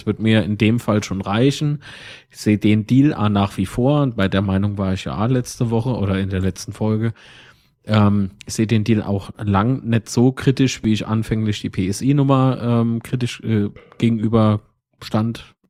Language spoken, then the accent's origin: German; Kaiserslautern, Rhineland-Palatinate, Germany; Und du wirst halt gefragt, von wo kommst du dann? Und dann sagst du Kaiserslautern, so, ey, FCK, weißt du, wir sind schon bekannt